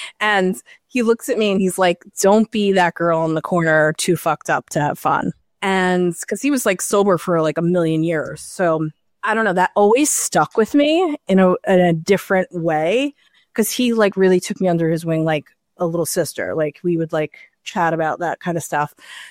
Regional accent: New York, United States; But when I grew up in New York, I would go to like Sound Factory, which was turned into Pasha.

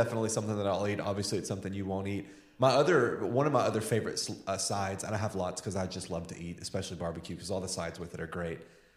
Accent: the South, United States; I mean, growing up in the South, as most Southerners

